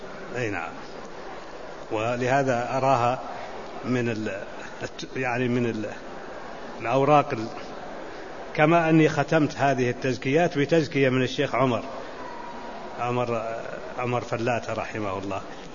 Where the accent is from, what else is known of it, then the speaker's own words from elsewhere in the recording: Najd, Saudi Arabia; فيقولون هذا طويق جبل عندنا في نجد